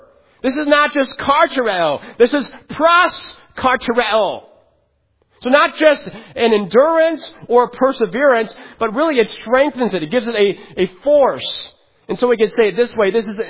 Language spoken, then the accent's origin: English; Illinois, United States; now in Detroit, United States; I grew up in the Chicago area, a big Chicago White Sox baseball fan. So whenever the White Sox are in town in Detroit, I try to at least once a year go to the game.